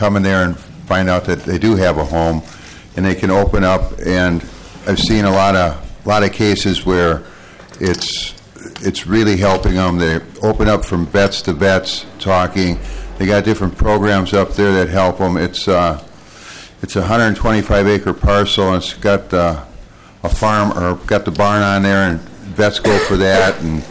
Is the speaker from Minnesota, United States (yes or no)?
yes; Clearwater, Minnesota, United States; I spend a lot of time up at the Eagles Healing Nest. I'm from Clearwater, Minnesota